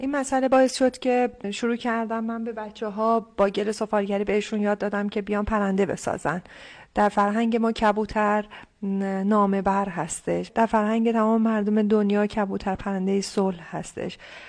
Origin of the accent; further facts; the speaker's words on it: Tehran, Tehran Province, Iran; also born or lived in Bostan; now in Semnan, Iran; ما خونه و زندگیمون رو تو دشت آزادگان بستان دست دادیم و مهاجر شدیم و حال در خانه آوارگان تهران اونجا بزرگ شدم و در مقطع دبیرستان بودش که اومدیم به خاطر شغل پدرم اومدیم سمنان.